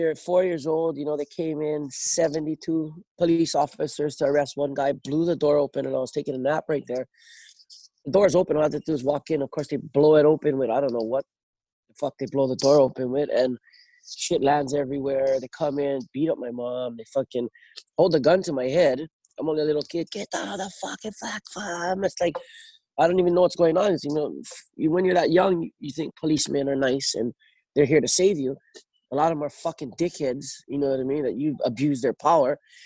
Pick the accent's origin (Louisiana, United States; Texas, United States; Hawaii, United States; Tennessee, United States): Hawaii, United States; Growing up on the North Shore for me was fucked.